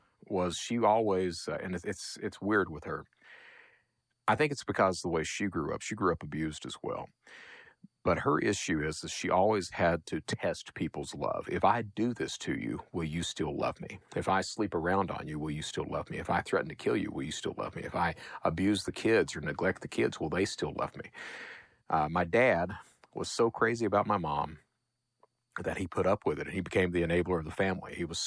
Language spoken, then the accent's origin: English; Hazard, Kentucky, United States; I'm from Eastern Kentucky. Hazard is coal country.